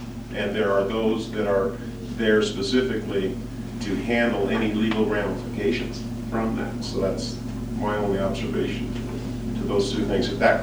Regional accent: Fresno, California, United States; I was born and raised in Fresno

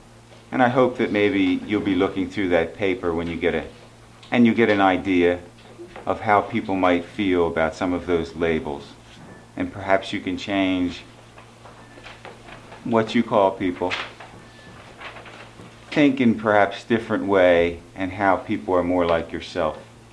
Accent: Pasadena, California, United States; I think that's my former school. Ooh, I grew up in Pasadena.

